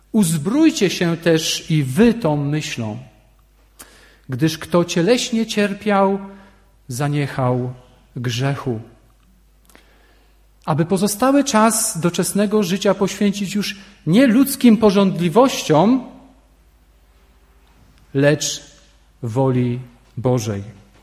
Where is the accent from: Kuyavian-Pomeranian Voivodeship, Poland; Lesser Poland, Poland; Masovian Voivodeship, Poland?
Kuyavian-Pomeranian Voivodeship, Poland; Włocławek; jestem z Włocławka, ze zboru Kościoła Ewangelicznych Chrześcijan.